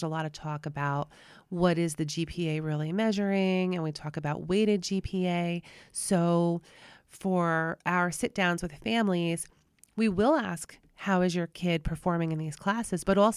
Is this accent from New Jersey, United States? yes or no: yes; New Jersey, United States; not to sound like the Sopranos, and you know we are from New Jersey